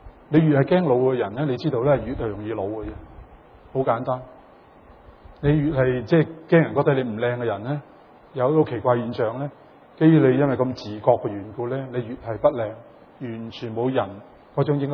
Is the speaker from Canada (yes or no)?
yes; Canada; 如果我哋加拿大人嚟講，就覺得有少少笑話咁